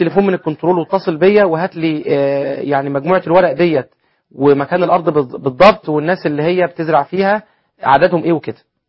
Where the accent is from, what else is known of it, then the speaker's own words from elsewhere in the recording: Egypt; احنا كاخلاق مصريين